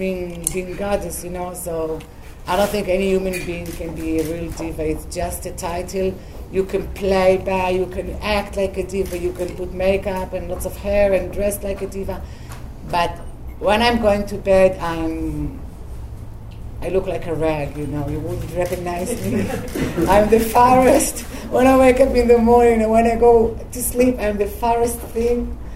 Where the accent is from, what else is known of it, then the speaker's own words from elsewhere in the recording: Israel; English is a second language; It's a fact I'm living in Tel Aviv. It's a fact that I'm coming from Israel. It says a lot about my country